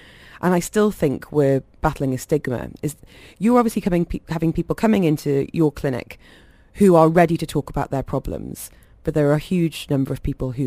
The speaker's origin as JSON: {"language": "English", "country": "United Kingdom", "said": "Speaking as a Brit"}